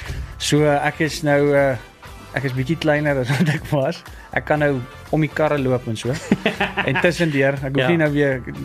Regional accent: Klerksdorp, North West, South Africa; Ek het al groot geword op Klerksdorp.

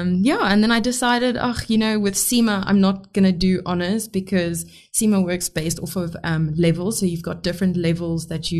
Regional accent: Johannesburg, Gauteng, South Africa; now in Bloemfontein, South Africa; But, yeah, I'm from Johannesburg originally. My parents got divorced when I was younger. My dad stayed in Bloem. My mom moved to Johannesburg. So I did high school in Joburg.

